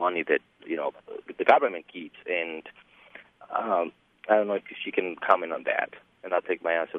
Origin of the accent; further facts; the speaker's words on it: Mexico; now in United States; I'm an immigrant from Mexico. I'm a U.S. citizen right now.